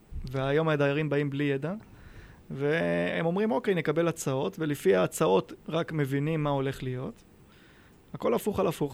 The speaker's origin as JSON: {"language": "Hebrew", "town": "Givatayim", "region": "Tel Aviv District", "country": "Israel", "tie": "born or raised there"}